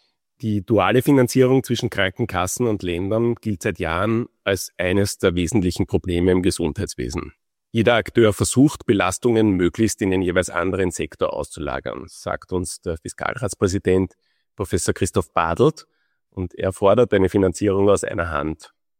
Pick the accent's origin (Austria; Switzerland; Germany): Austria; Vienna; ich entschuldige mich dafür, dass ich Vorarlberg als Wiener kaum richtig aussprechen kann.